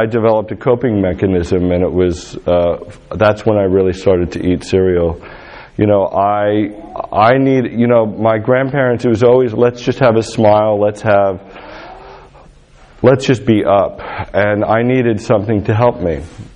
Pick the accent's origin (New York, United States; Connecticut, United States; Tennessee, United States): New York, United States; also born or lived in Europe / Greece; I grew up in New York, partially in New York and partly in Europe, to an alcoholic mother.